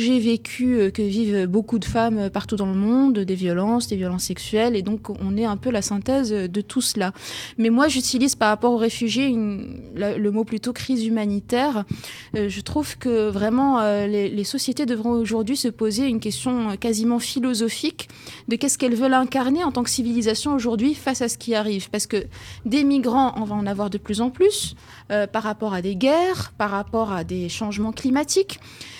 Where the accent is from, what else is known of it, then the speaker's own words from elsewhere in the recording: Morocco; now in France; moi je vis en France depuis 2001, mais je suis marocaine et j'ai eu mon lot pénible d'années sans papier.